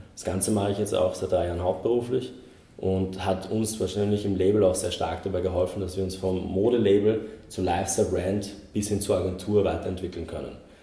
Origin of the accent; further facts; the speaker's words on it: Vienna, Austria; ich bin 25 Jahre alt, bin aus Wien, in Wien geboren